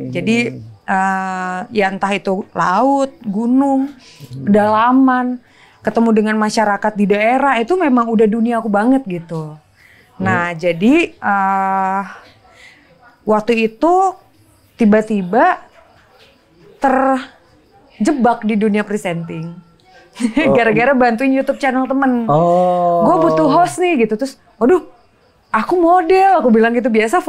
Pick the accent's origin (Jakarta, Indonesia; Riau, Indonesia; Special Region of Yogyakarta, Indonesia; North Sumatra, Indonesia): Jakarta, Indonesia; Iya memang lahir dan besar di Jakarta.